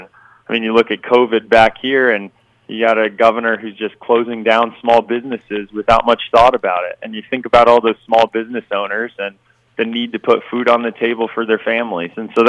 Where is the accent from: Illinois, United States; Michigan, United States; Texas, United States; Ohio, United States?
Illinois, United States; also born or lived in California; I mean, if anyone wants to check and look, you can see I'm from Illinois. I've lived here all my life, other than traveling and working to try to create these jobs, you know, other places.